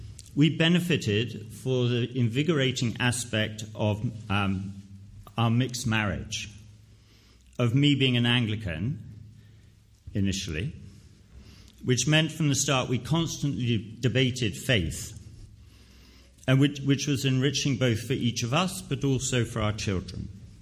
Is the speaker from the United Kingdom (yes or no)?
yes; England, United Kingdom; I come from an Anglican family, and as you can tell by my voice, I'm English.